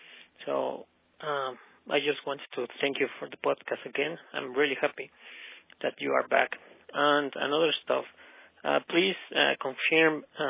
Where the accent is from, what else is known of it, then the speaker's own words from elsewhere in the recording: Mexico; English is a second language; by the way … from Mexico.